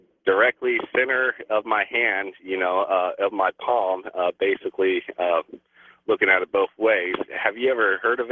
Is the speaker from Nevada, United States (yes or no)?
yes; Las Vegas, Nevada, United States; But I grew up in Las Vegas, south side of Las Vegas Boulevard out in the desert.